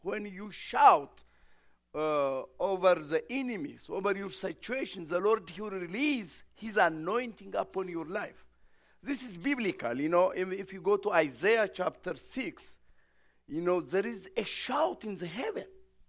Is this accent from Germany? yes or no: no; Ethiopia; English is a second language; now in United States; Okay, you know, I came from Ethiopia. This is really for Americans. It's not really for me